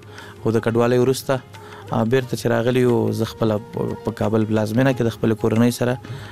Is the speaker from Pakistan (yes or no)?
no; Laghman, Afghanistan; also born or lived in Kunduz